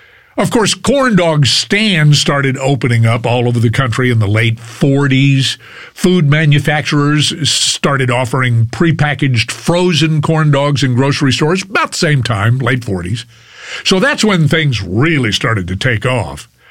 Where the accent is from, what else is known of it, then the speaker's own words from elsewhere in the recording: Fort Worth, Texas, United States; I grew up in Fort Worth, and my parents and grandparents loved to visit the State Fair in Dallas every October.